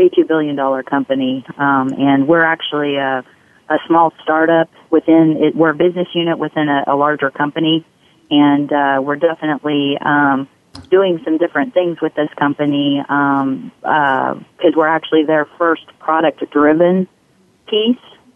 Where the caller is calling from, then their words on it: Kansas City, United States; Hey, guys. I'm calling in from Kansas City.